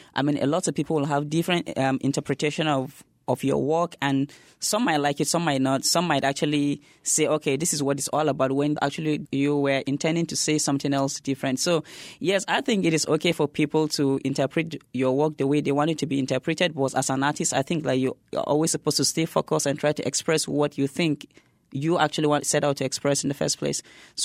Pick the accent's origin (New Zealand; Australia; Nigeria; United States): Nigeria; growing up, I actually wanted to always be on the radio